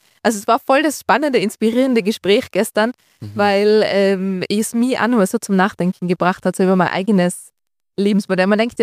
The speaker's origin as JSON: {"language": "German", "region": "Tyrol", "country": "Austria", "said": "Zum Beispiel St. Anton ist jetzt bei uns in Tirol"}